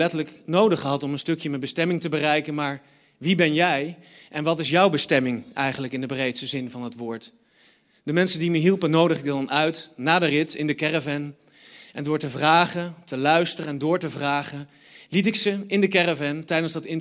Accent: Utrecht, Netherlands; van mijn geboortestad Utrecht, dwars door Europa, naar de stad Istanbul in Turkije

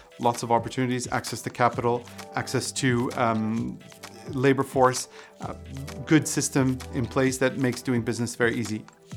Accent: Canada; now in Netherlands; I'm from Canada

